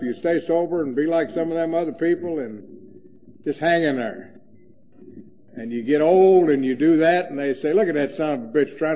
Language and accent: English; Louisville, Kentucky, United States